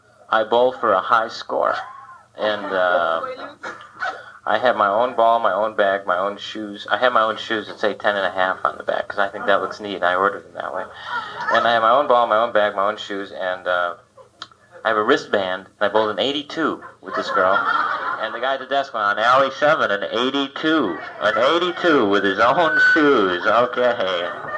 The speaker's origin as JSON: {"language": "English", "town": "Los Angeles", "region": "California", "country": "United States", "said": "I'm from Los Angeles, and I wasn't able to breathe for a second until you blew that in my face, and now I feel at home."}